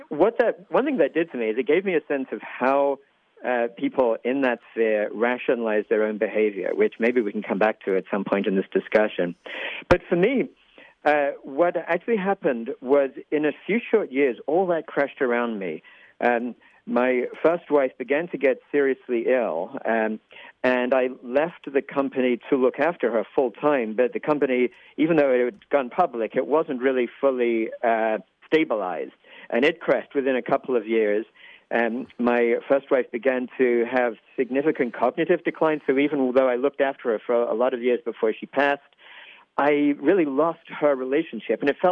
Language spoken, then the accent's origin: English; England, United Kingdom; moved away as an adult; I grew up in England. Some people may wonder about my accent because it's kind of hard to place, but actually I was born and raised in England, and I left there in 1981 when I was 21.